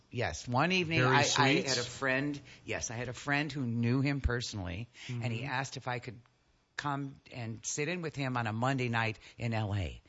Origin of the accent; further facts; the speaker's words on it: Chicago, Illinois, United States; I came back to Chicago, my hometown, and started futzing around trying to find gigs around here